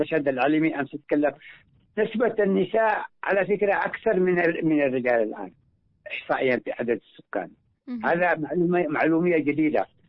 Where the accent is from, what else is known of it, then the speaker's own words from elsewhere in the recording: Al Hudaydah, Yemen; أنا من الحديدة